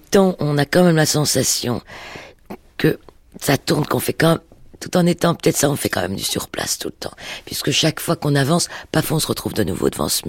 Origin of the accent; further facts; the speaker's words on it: Belgium; born there; first language French; je suis né en Belgique de parents juifs polonais, mais le français, c'est ma langue.